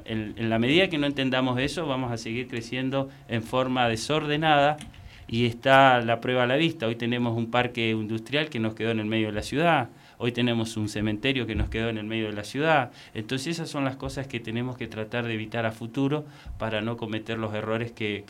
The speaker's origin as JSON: {"language": "Spanish", "town": "Zapala", "region": "Neuquén", "country": "Argentina", "tie": "born or raised there", "said": "Yo soy nativo, criado acá en Zapala"}